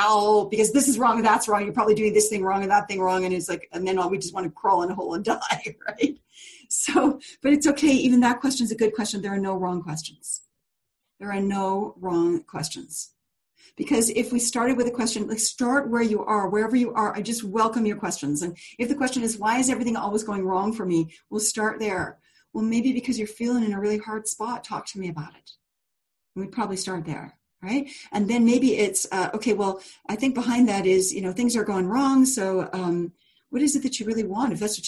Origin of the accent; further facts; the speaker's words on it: Canada; I'm Canadian.